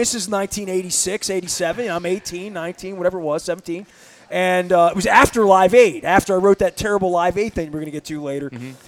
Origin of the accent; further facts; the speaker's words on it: Dundalk, Maryland, United States; Christmas of 86, and I'm from Dundalk, and I'm living on Kane Street